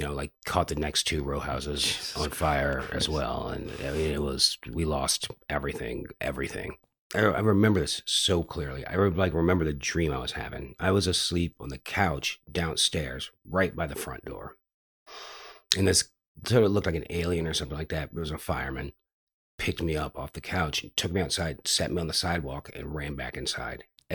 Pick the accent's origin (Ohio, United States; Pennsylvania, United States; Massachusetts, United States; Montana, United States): Pennsylvania, United States; Philadelphia; born there; No, I was born in Philadelphia.